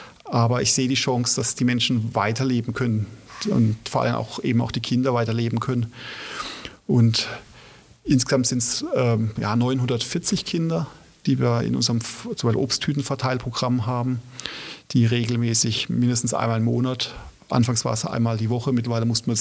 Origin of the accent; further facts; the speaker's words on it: Germany; Das merke ich auch als Deutscher, obwohl ich die Sprache nicht spreche.